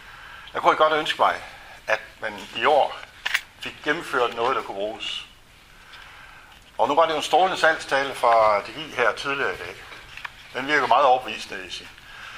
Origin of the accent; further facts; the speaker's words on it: Jutland, Denmark; now in Copenhagen, Denmark; jeg er helt sikker på, at som jyde, der har boet i København for længe, at jeg udtaler det forkert.